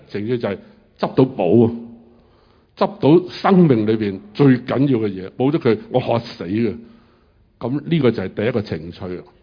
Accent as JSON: {"language": "Cantonese", "country": "Hong Kong", "said": "咁我香港人冇意思啊，水费好平嘅咁样，"}